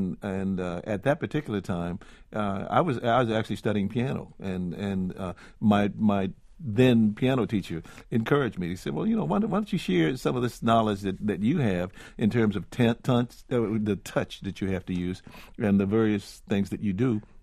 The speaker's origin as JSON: {"language": "English", "town": "Washington", "region": "District of Columbia", "country": "United States", "tie": "born or raised there", "said": "I was growing up in Washington, D.C., and the people that were all around me were... I lived about a block from Howard University"}